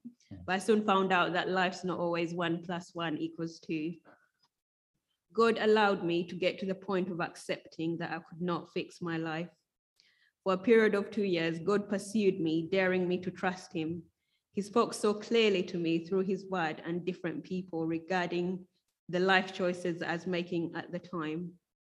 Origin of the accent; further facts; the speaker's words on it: Uganda; born there; But I was born in Uganda, which is in East Africa, one of many children in a very large polygamous family.